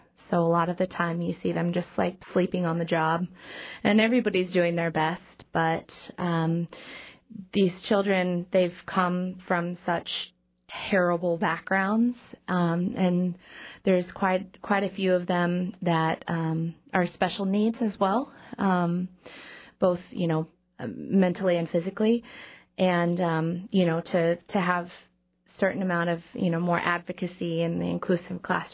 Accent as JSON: {"language": "English", "town": "Juneau", "region": "Alaska", "country": "United States", "tie": "born or raised there", "said": "I love Juneau, it's my hometown."}